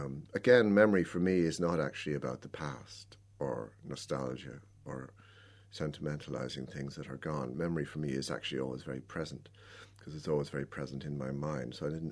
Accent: Ireland; as an Irish writer

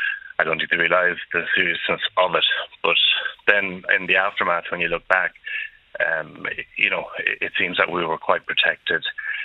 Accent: Ireland; I suppose growing up in Ireland, we weren't exposed to anything like this.

